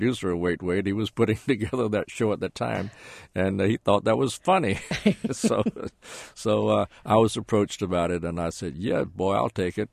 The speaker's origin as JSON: {"language": "English", "town": "Goldsboro", "region": "North Carolina", "country": "United States", "tie": "born or raised there", "said": "outside of my hometown of Goldsboro, North Carolina."}